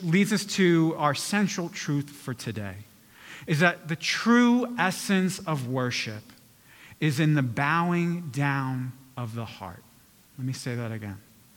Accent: New York, United States; and I'm born and raised in New York, so I'm preaching to myself with that.

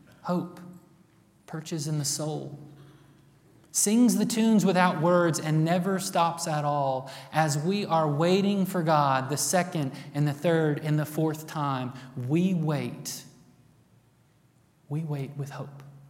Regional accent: Texas, United States; There's going to be a lot of words that I say wrong, because I'm from East Texas.

